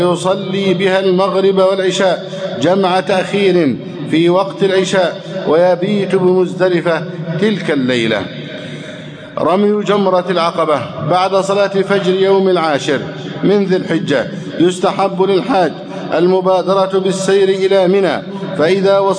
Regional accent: Egypt; اللهم احفظ بلدنا مصر أمنا أمانا

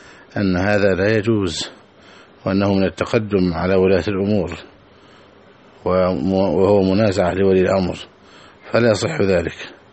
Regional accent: Egypt

